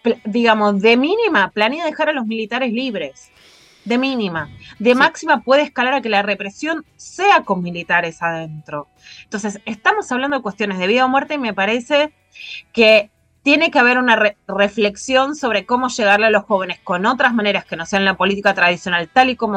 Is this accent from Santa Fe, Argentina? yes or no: yes; Rosario, Santa Fe, Argentina; Yo vengo de Rosario, ¿no?